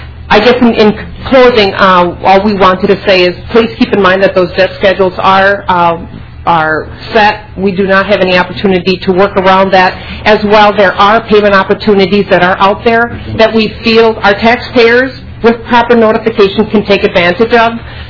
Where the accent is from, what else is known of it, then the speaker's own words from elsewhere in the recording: Minnesota, United States; I'm from Scott County. I am currently the county auditor